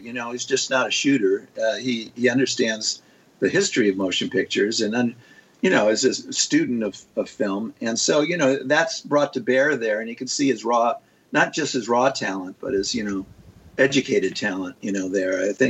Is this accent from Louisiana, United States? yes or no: no; Kentucky, United States; in fact, we're hometown buddies from Kentucky.